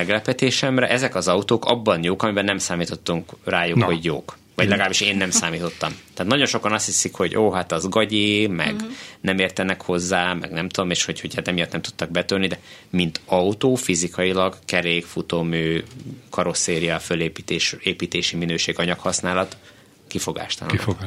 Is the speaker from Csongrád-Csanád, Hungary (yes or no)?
yes; Hódmezővásárhely, Csongrád-Csanád, Hungary; én Hódmezővásárhelyi vagyok, azt ott gyártották